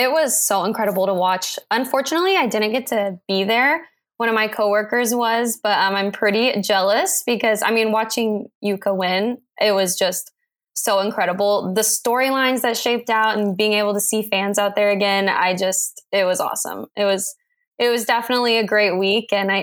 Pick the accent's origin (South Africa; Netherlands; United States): United States; Texas; I'm originally from West Texas.